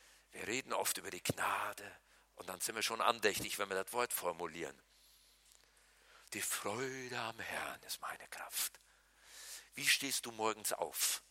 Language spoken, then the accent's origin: German; Berlin, Germany; Ich bin ein echter Berliner. Ich kann permanent meckern.